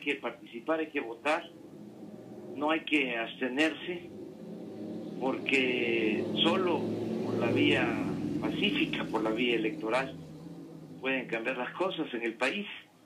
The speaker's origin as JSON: {"language": "Spanish", "town": "Villahermosa", "region": "Tabasco", "country": "Mexico", "said": "en mi tierra, en mi agua. Estamos llegando porque vamos a llevar a cabo un acto aquí en Villahermosa, en la Plaza de Armas."}